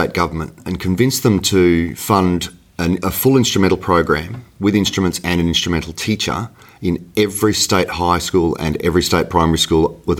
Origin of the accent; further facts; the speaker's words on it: Ayr, Queensland, Australia; my hometown, a little town called Eyre, just south of Townsville in North Queensland